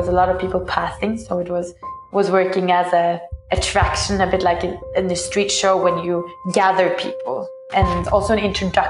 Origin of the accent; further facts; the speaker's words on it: Norway; I grew up doing theater in Norway's oldest street theater company, Stella Polaris.